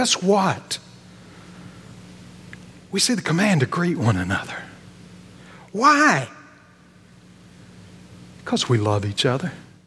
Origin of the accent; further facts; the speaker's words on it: Oklahoma, United States; In Oklahoma, we grew up in Falls Creek